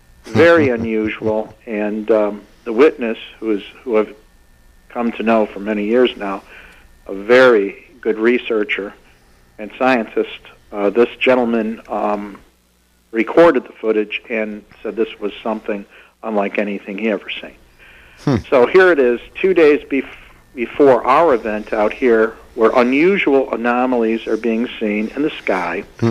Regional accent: Orland Park, Illinois, United States; It's adjacent to Orland Park, my hometown, and many other towns nearby with relatively high populations.

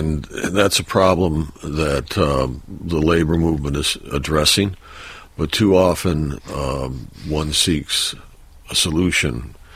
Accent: Detroit, Michigan, United States; Yeah, quite frankly, I grew up in Detroit, but I grew up in a white neighborhood. I went to a private high school.

